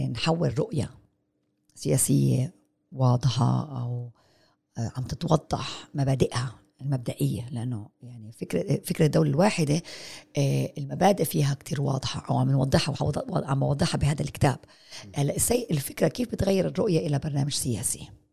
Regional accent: Palestine; انا دوري كفلسطيني اقول لك انه انت لك وجود

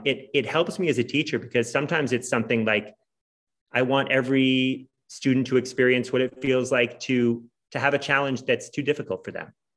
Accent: New Hampshire, United States; also born or lived in Massachusetts; when I was born in Massachusetts, where they lived before we moved to New Hampshire.

